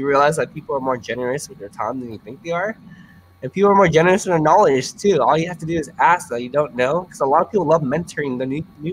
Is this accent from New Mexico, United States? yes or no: no; California, United States; So I grew up in San Gabriel Valley. It's in a suburb of LA.